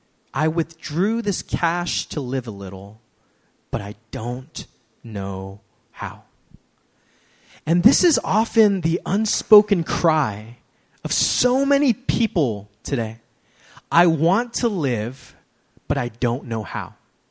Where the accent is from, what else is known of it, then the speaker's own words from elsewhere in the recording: San Francisco, California, United States; you know, I grew up here in San Francisco.